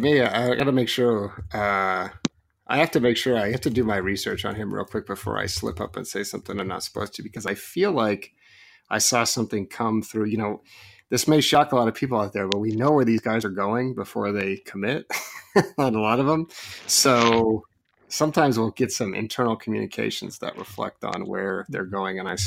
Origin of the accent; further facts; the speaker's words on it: Oregon, United States; People always forget I grew up in Oregon until I tell them, A … … after Gandhi.